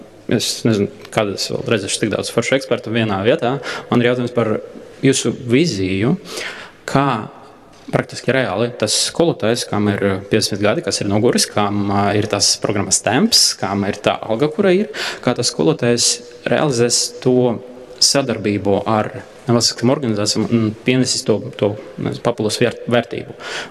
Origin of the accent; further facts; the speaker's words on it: Liepāja, Courland, Latvia; Esmu no Liepājiem